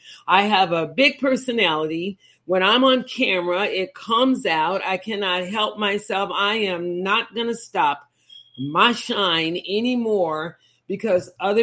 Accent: Texas, United States; Just so you know, Mama Duke, girl, I'm a Texan.

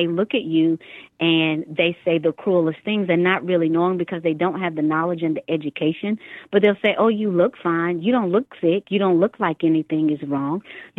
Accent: North Carolina, United States; as you said, I'm from North Carolina

